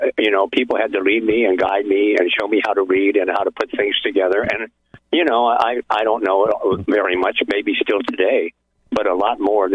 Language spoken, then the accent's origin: English; Arizona, United States; I'm from Arizona.